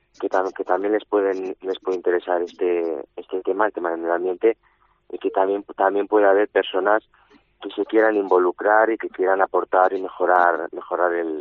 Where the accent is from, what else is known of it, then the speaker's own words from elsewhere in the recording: Pamplona, Navarre, Spain; Pues yo soy de Navarra, sí, de Pamplona.